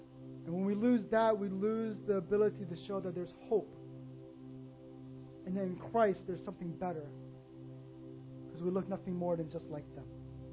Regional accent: Texas, United States; Many of you know I grew up in Texas, called the Bible Belt. I grew up in the Bible Belt.

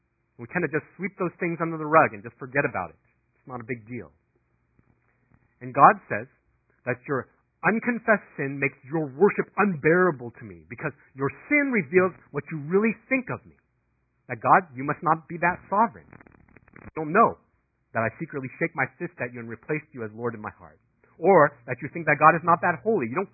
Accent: Danville, California, United States; also born or lived in San Ramon; I grew up in San Ramon in Danville. If you don't know where that is, it's kind of a very nice area in the East Bay.

